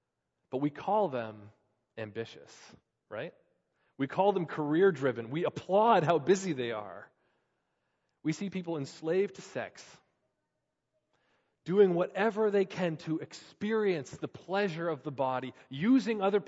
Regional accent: Canada; We're Canadian people. We don't talk this way.

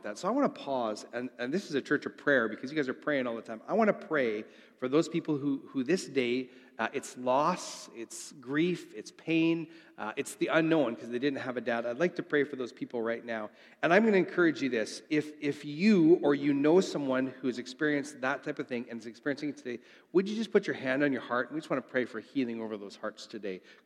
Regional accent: Saskatchewan, Canada; I grew up in Saskatchewan.

